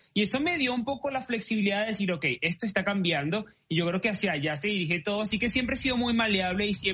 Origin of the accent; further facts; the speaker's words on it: Caracas, Capital District, Venezuela; moved away as an adult; venezolano de Caracas y soy periodista desde que tengo uso de razón.